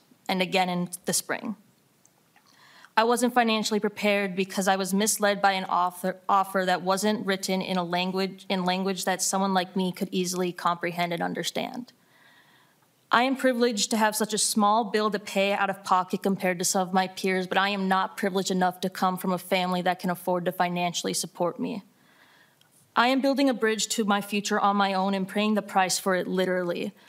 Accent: Minnesota, United States; I'm a freshman from the University of Minnesota and a first-generation college student from my family farm in Carver County.

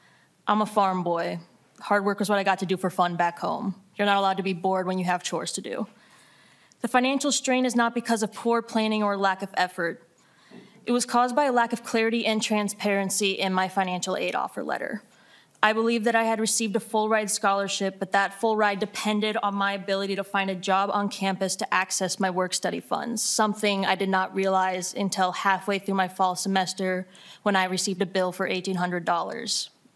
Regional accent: Minnesota, United States; I'm a freshman from the University of Minnesota and a first-generation college student from my family farm in Carver County.

